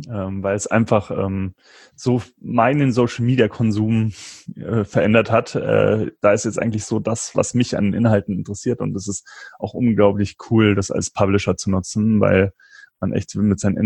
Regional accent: Rosenheim, Bavaria, Germany; Aber ich komme aus Rosenheim eigentlich. Das ist so eine mittelgroße Stadt.

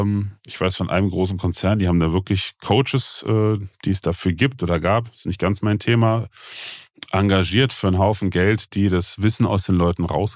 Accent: Rhineland, Germany; er kommt immer schön im Rheinland, bei uns im Rheinland

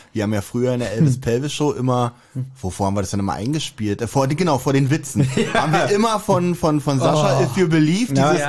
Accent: Berlin, Germany; Ost-Berlin, wir sind aus Friedrichshain, Charlottenburg.

